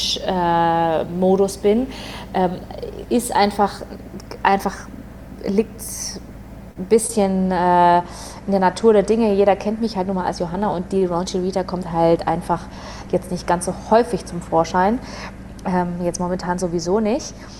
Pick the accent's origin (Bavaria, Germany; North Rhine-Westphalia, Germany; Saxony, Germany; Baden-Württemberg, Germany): Bavaria, Germany; Augsburg; ich war auf einer Veranstaltung in meiner Heimatstadt Augsburg